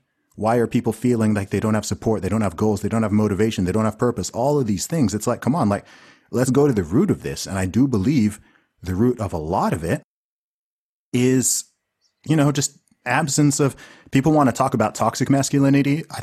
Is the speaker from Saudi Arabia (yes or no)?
yes; Saudi Arabia; also born or lived in Nigeria; I'm originally Nigerian, right? I'm Nigerian. You know, I grew up in Saudi Arabia. So in that sense, in terms of like the family and culture and stuff like that, like, I'm pretty conservative